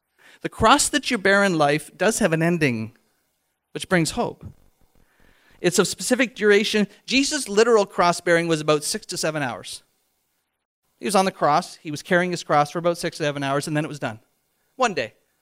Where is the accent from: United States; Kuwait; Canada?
Canada; if you're anything like me as a Canadian, I just feel like I just like to be exempt from this cross-bearing thing.